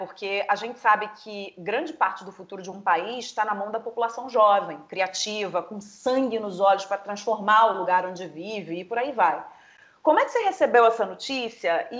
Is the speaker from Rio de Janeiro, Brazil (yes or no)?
yes; Rio de Janeiro, Brazil; now in São Paulo, Brazil; eu me dei conta de que eu jamais fiz isso na minha cidade natal. Eu jamais fiz isso no Rio de Janeiro.